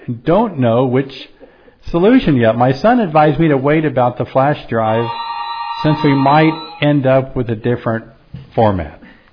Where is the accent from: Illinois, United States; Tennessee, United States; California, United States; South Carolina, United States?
Tennessee, United States; Memphis; he found out that I was from, that I grew up in Memphis